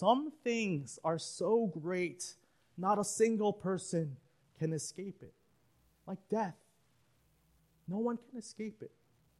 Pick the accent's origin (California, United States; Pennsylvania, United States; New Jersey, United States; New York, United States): New York, United States; Staten Island; When September 11th happened, growing up in Staten Island, I still remember the panic in my high school.